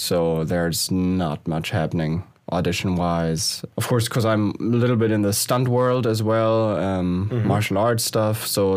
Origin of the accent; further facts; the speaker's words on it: Schleswig-Holstein, Germany; English is a second language; now in Los Angeles, United States; Now, I moved here 2014 from, well, I wouldn't say Hamburg, close to Hamburg, Schleswig-Holstein, for all the Germans listening, from a small village.